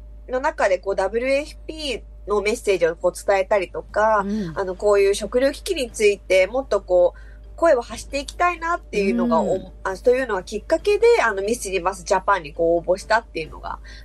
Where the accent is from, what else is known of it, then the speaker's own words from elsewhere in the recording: Chiba, Japan; で、生まれも育ちも日本なんですよ。